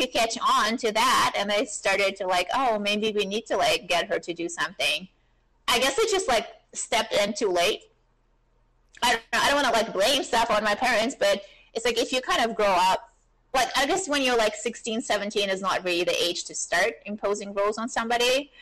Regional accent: Germany; Well, I was from Germany, which was true.

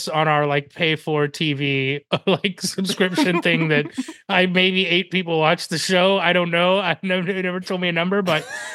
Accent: Florida, United States; Like when you were a kid growing up in South Florida during that era, like all you wanted was a freaking car from Maruni one day.

